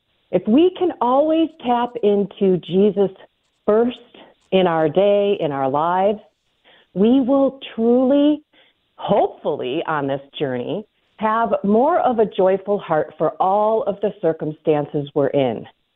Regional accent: Chicago, Illinois, United States; And you mentioned we're from the Chicagoland area.

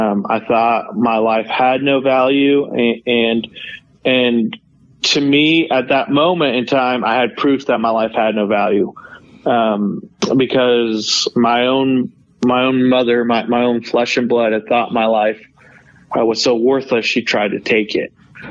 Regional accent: Norman, Oklahoma, United States; also born or lived in South Korea; Yeah, so you mentioned I was born in South Korea. When I was about 13 months old, though, I was adopted, and I was brought over to live in the States. I grew up in Oklahoma, Norman, Oklahoma.

